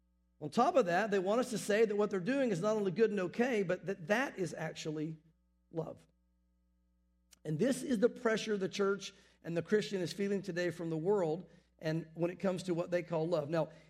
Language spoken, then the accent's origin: English; the South, United States; growing up in the South, I've seen rude and obnoxious.